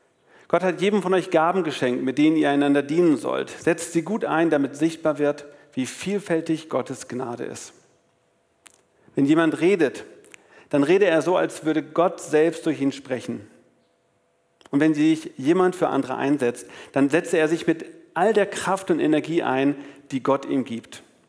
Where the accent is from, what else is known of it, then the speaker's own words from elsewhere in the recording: Lower Saxony, Germany; born there; Ich komme ja gebürtig aus Ostfriesland, dann bin ich nach Bremen gegangen, habe dort meinen Zivildienst in der Kirchengemeinde gemacht, auch mit Schwerpunkt Jugend. Und bin dann von dort aus nach Lübeck gezogen